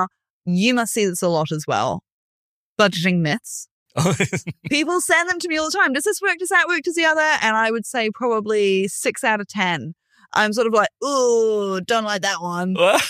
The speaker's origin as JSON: {"language": "English", "country": "New Zealand", "said": "I'm too New Zealander for that anyway."}